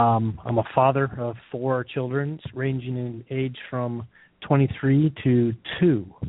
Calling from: Los Altos, California, United States; I'm calling from Los Altos, California tonight. Weather's great here.

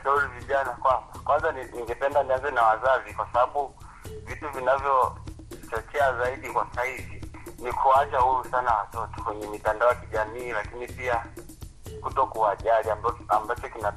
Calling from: Mbeya, Tanzania; natokea Mbeya, Tanzania.

